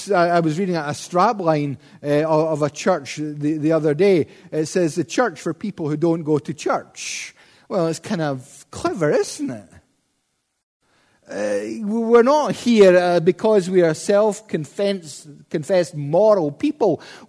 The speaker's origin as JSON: {"language": "English", "region": "Scotland", "country": "United Kingdom", "said": "Being Scottish, it was 15 quid, so I didn't want to spend £15 on a journey into the heart of Islam."}